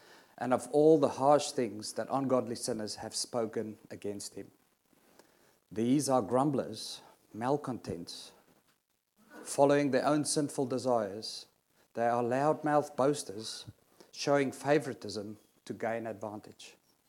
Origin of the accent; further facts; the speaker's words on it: South Africa; Those that hear me can hear I'm not from around here. I grew up in South Africa.